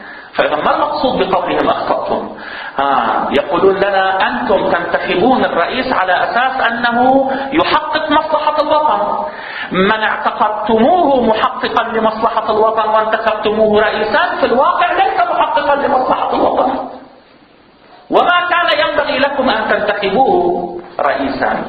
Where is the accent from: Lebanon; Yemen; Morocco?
Lebanon; الآن عندنا في لبنان الأزمة السياسية كلها على ماذا كانت تبتني؟